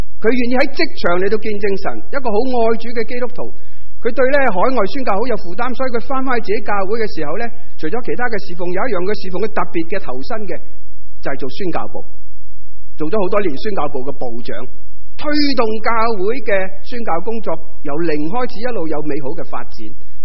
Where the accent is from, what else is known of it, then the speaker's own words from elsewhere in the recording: Guangdong, China; 我们广东人说很容易就卡住了